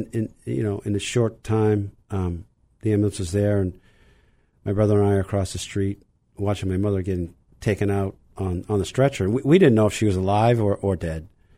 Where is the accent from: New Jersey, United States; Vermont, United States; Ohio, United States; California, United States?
Vermont, United States; Burlington; So I grew up in Burlington, Vermont. I have an older brother and sister, and my father worked for the Episcopal Diocese of Vermont.